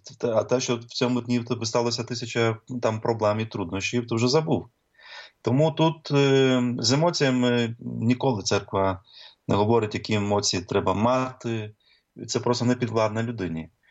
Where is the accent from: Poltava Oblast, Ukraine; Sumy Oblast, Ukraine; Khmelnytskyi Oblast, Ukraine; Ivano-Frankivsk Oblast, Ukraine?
Khmelnytskyi Oblast, Ukraine; Khmelnytskyi; я родом з Хмельницького